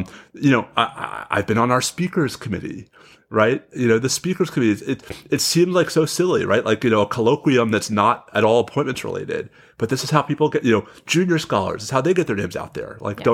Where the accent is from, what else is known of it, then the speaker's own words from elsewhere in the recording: New York City, New York, United States; one of the things for which I am just always grateful about having had the opportunity to grow up as a kid in New York City